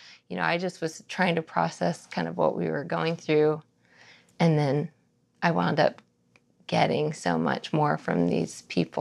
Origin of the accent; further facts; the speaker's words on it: Dallas, Texas, United States; So I grew up in Dallas, Texas.